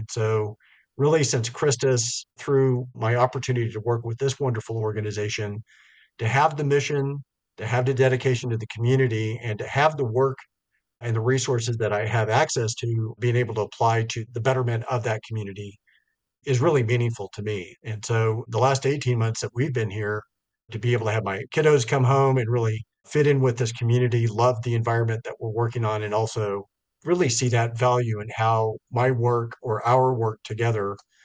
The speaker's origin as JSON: {"language": "English", "town": "Roswell", "country": "United States", "tie": "born there", "said": "Recall that I was born in Roswell"}